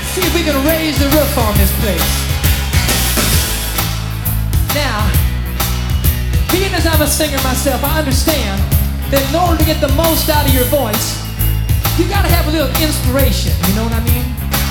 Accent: Midwest, United States; Because I know I'm from the Midwest too

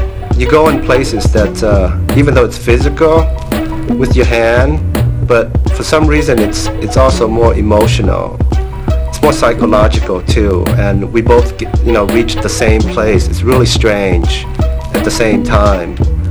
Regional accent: Japan; I'm 30 years old and I'm from Japan. I'm an artist. I'm a performance artist.

